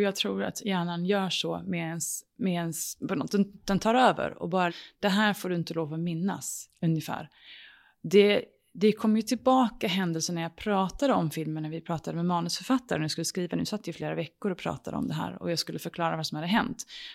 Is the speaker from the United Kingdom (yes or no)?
yes; London, United Kingdom; Det är en engelsk kille, jag är uppväxt i London.